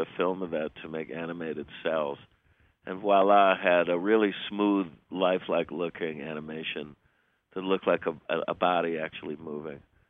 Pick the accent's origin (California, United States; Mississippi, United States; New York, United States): New York, United States; Syracuse; I'm from Syracuse, New York